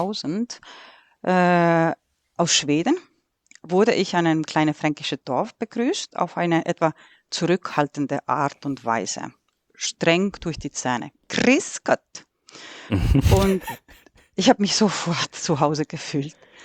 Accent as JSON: {"language": "German", "country": "Estonia", "second_language": "German", "said": "Ja, als gebürtige Este. Ich hatte immer in meinem Herz den Wunsch, schon für mein Land etwas zurückzugeben."}